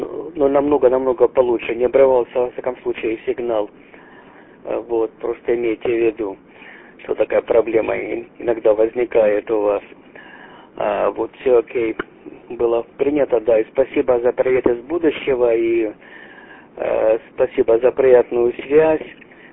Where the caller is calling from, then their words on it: Vancouver, British Columbia, Canada; я работаю из Ванкувера, это Британская Колумбия, провинция Британская Колумбия, вот на Тихом океане.